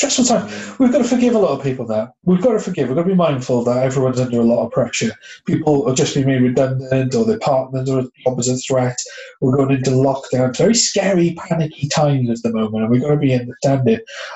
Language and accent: English; Wales, United Kingdom; I was brought up in West Wales. The closest beach to us was like 4 miles away. So I lived literally on the coast